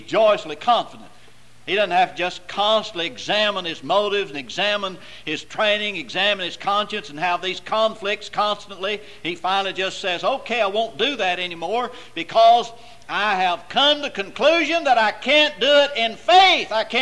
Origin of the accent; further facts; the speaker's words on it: Arkansas, United States; I grew up in North Arkansas, and as far as I know, nearly every adult male smoked.